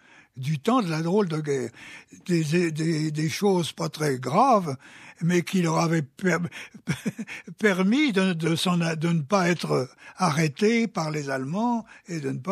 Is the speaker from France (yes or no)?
yes; Morlaix, Brittany, France; born there; au barreau de Morlaix, ma ville natale